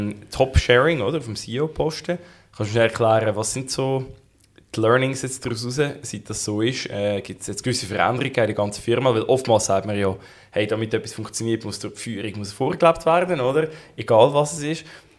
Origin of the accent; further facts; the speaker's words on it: Central Switzerland, Switzerland; Und dann vielleicht später wieder zurückziehen, ich meine, bei uns in der Zentralschweiz wieder zurück aufs Land oder auf Nidwalden oder so.